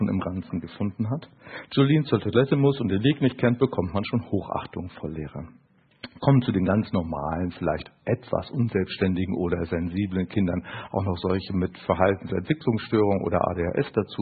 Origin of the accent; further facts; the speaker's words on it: North Sea coast, Germany; Und diese Welle ist sozusagen von der Nordsee, wo ich herkomme, den Rhein herauf